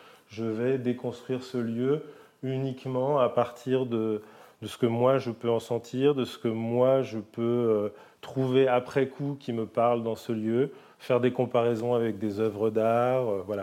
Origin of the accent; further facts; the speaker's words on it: Saint-Brieuc, Brittany, France; j'ai grandi à Saint-Brieuc, au bord de la mer.